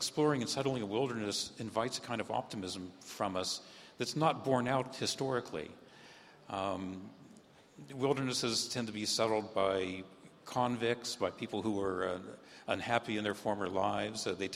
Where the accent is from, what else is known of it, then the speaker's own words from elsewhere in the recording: Canada; also born or lived in United States; I was born in the United States, but have lived most of my life in Canada.